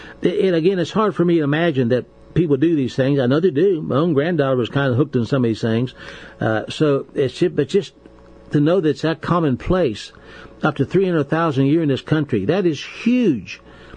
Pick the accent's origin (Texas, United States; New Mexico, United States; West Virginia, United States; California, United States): West Virginia, United States; you're talking to a fellow here who lives out in the country, born and raised in West Virginia